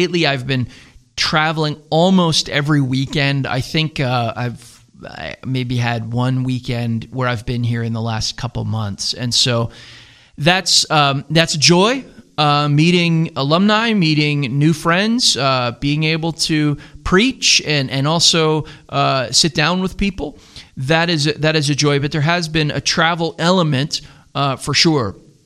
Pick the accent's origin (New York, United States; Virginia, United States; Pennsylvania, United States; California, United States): Pennsylvania, United States; Philadelphia; now in Greenville, United States; We're both from the Philadelphia area, and we probably will never stop being Phillies fans, but we probably also want to stay in Greenville as long as we can.